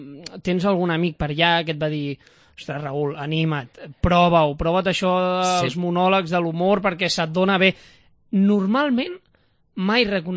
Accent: L'Hospitalet de Llobregat, Catalonia, Spain; com tots dos som de l'Hospitalet

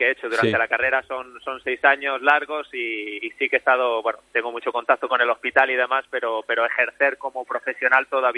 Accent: Almería, Andalusia, Spain; now in A Coruña, Spain; yo soy de Almería, empecé en Granada

